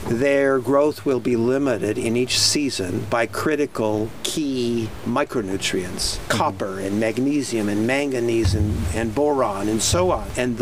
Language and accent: English; California, United States; now in Canada; So I'm not from here, right? I grew up in California. And one of the great joys of my life is that I'm now part of this place in a way that goes that deep.